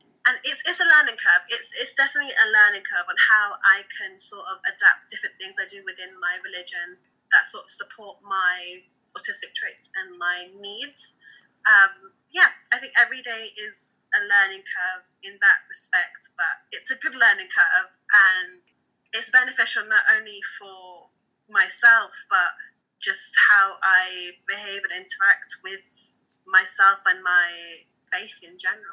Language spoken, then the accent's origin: English; Pakistan; it took time to fully accept it, along with being Pakistani and being Muslim.